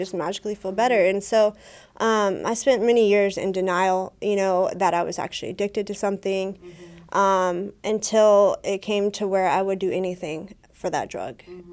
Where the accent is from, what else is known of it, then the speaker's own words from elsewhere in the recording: Bakersfield, California, United States; You know, I grew up here in Bakersfield